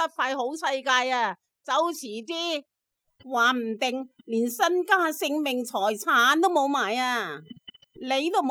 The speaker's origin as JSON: {"language": "Cantonese", "country": "Hong Kong", "said": "佢估唔到我哋香港人今时今日咁勇敢，特别嗰啲年轻人就仲犀利添。"}